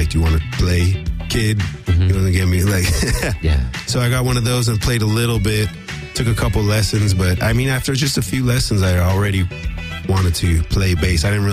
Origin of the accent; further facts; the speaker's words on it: Sun Valley, California, United States; also born or lived in Panorama City; I was born in Panorama City, if anybody knows where that is. Then Sun Valley.